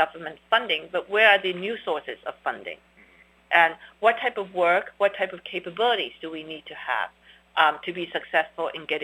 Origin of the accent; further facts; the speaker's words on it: Hong Kong; born there; I was born in Hong Kong to parents who chose to leave China because of the communist government. So in some ways, I was born to refugees. And Hong Kong was a city of refugees. I was born in the 50s